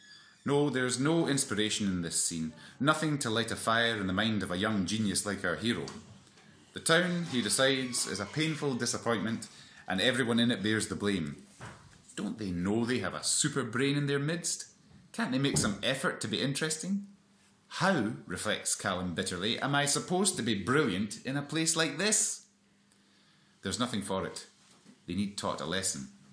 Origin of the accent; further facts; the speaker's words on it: Scotland, United Kingdom; I'm a writer from Dumfries and Galloway